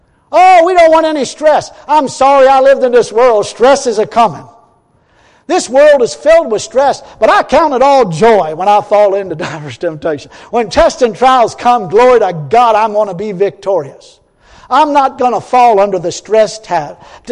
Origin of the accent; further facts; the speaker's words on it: Ireland; Excuse me, I'm Irish, and my background was a bunch of drunks.